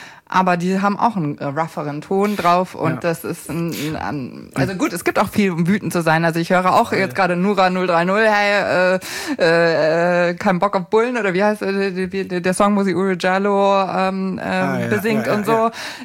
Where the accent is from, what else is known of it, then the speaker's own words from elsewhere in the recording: Bavaria, Germany; da, wo ich herkomme, das rassistische Niederbayern, der Oberbayern-Grenze